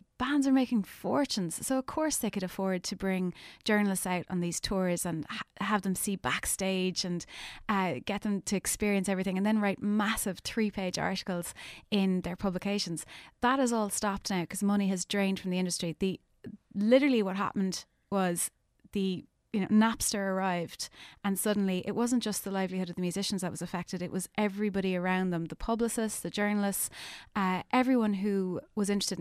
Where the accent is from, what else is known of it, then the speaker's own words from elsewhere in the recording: Skibbereen, County Cork, Ireland; Connolly's of Leppe was the only venue near my hometown of Skibbereen that really would have had the indie artists that I particularly wanted to see. So we'd hitchhiked to see … when I was in my teens.